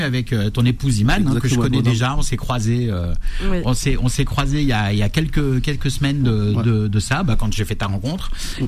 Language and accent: French; Corsica, France; C'est pareil chez moi en Corse.